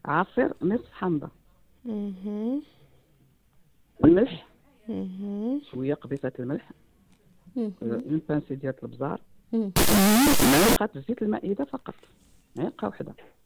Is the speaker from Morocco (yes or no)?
yes; Marrakesh, Marrakesh-Safi, Morocco; الناس عندنا في مراكش